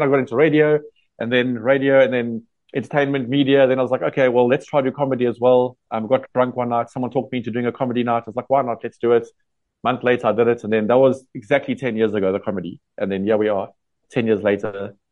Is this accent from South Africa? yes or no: yes; South Africa